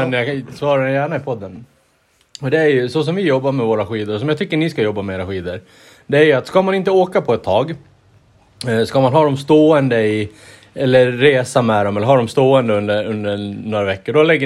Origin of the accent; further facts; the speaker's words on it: Sweden; det är himla kul att det är sånt intresse för långloppen hemma i Sverige